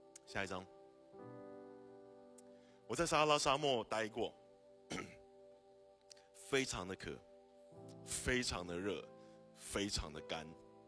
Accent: Taiwan; 我们台湾人都蛮喜欢吃东西嘛。

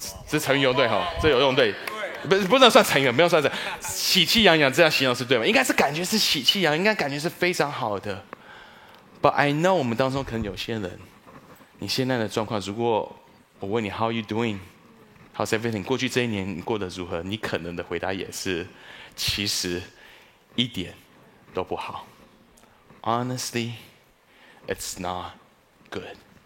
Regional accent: Taiwan; 我觉得我这样好像就是外国人说我们台湾人讲话轻轻穷穷的感觉

